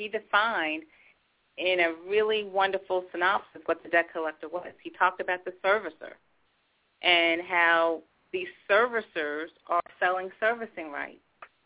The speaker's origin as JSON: {"language": "English", "region": "New York", "country": "United States", "moved": "yes", "said": "You know, I'm from New York, and I remember my first job that I had here."}